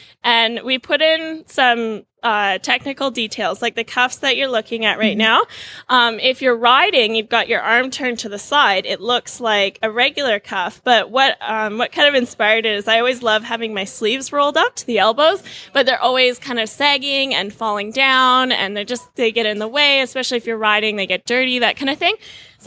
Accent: Vancouver, British Columbia, Canada; We're from Vancouver, Canada.

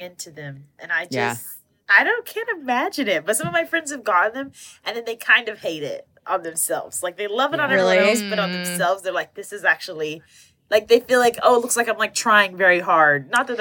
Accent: Tennessee, United States; now in Los Angeles, United States; I'm from Tennessee originally, though. And then LA for the past, 9 years.

